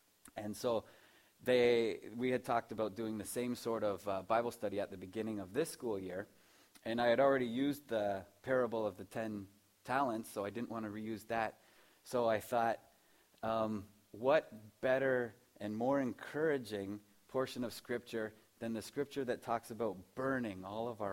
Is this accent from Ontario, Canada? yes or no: yes; Cortland, Ontario, Canada; Yeah, I grew up in the Cortland area.